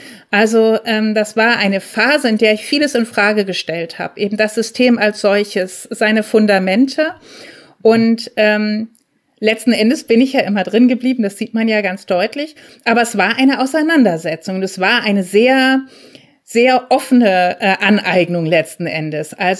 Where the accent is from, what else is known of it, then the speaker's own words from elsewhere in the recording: Lübeck, Schleswig-Holstein, Germany; Für mich als Norddeutsche, die aus Lübeck kommt oder aus der Nähe davon, ist das einfach wirklich sehr süddeutsch.